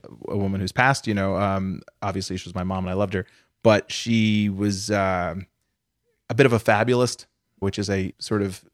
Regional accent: Massachusetts, United States; I grew up outside of Boston in Massachusetts.

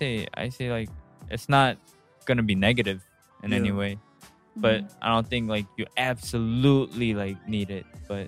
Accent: United States; born there; English is a second language; Like, for me, like, I was born in America, so I don't have to go to the army

